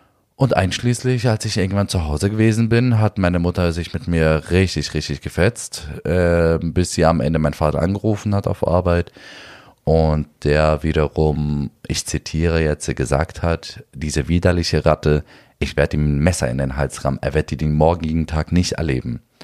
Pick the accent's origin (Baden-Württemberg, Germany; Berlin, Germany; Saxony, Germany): Berlin, Germany; Neukölln, wo ich aufgewachsen bin, mein ehemaliges Gymnasium, 98% mit Migrationshintergrund.